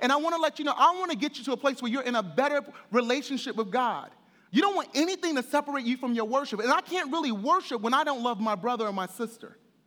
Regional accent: Brooklyn, New York, United States; I grew up in Brooklyn, New York, in what would be considered the urban center or impoverished area, mostly an African-American neighborhood.

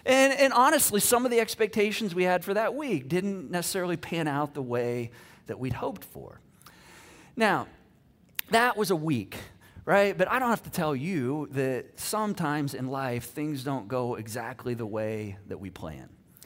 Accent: Michigan, United States; I grew up in Michigan, so we would like chip off the ice on the driveway

